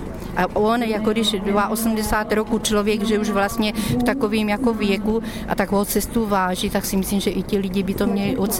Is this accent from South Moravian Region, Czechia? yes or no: yes; Deblín, South Moravian Region, Czechia; No, my sme z Deblína, od Tišnova.